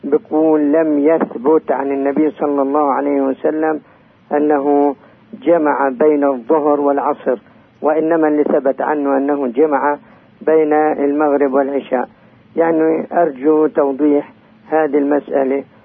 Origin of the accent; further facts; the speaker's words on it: Qaryut, West Bank, Palestine; من قريوت حبيبي